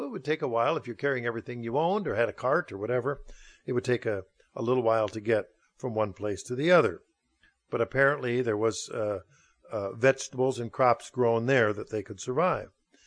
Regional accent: Minnesota, United States; I was raised in South Central Minnesota, an area that was settled by pioneers in the late 1800s.

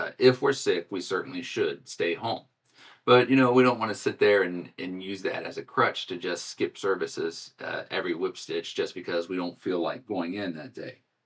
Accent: Ohio, United States; I grew up in Ohio. I can drive in a few inches of snow.

